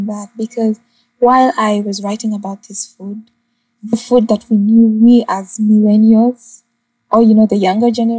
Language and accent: English; Uganda; So growing up in Uganda, where do I start?